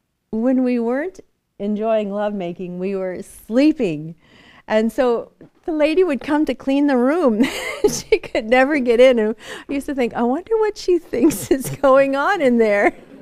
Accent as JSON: {"language": "English", "region": "California", "country": "United States", "tie": "born or raised there", "said": "I grew up in California, we were married in California"}